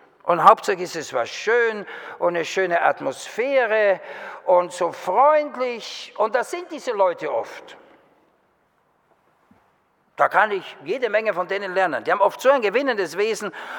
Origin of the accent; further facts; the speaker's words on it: Vienna, Austria; now in Germany; Zu meiner eigenen Biografie, ich bin Wiener, verheiratet mit einer Schweizerin, wohne in Deutschland